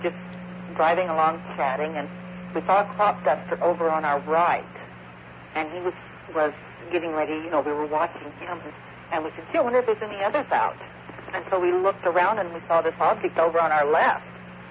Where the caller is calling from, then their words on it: Colusa, California, United States; I'm calling from Calusa, California.